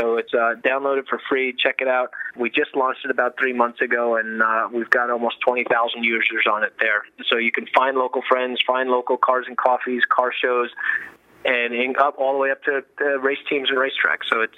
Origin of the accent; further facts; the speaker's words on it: New York, United States; I'm from New York, and I talk about Watkins Glen a lot